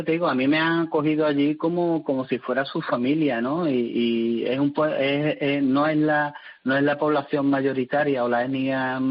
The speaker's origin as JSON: {"language": "Spanish", "town": "Puerto Real", "region": "Andalusia", "country": "Spain", "said": "Yo soy de Puerto Real y es un pueblo muy de aquí de Cádiz, muy solidario."}